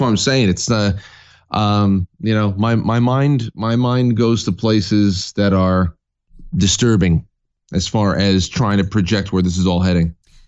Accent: New York, United States; I mean, I'm from New York. We have a literal chimpanzee in Albany.

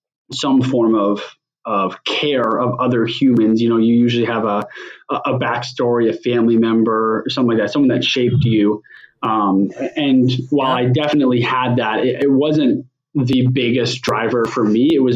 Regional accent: Ontario, Canada; accent: Canadian; I grew up in Ontario, about 2 hours west of Toronto. Small little town, about 15,000 people or so. Probably no one has ever heard of unless you're from the area.

